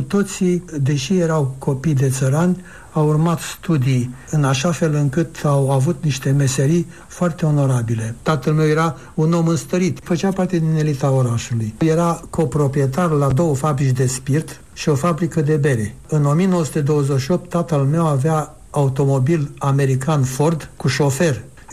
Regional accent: Chișinău, Moldova; Copilăria mea de la Chișinău este plendidă. Când trăiau și bunicii mei și părinții mei erau în floarea vârstei, în care eu am urmat la Chișinău școala primară.

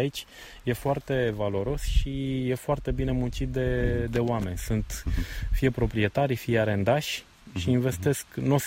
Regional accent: Bucharest, Romania; E aproape de București, unde locuiesc. Eu sunt bucureștean.

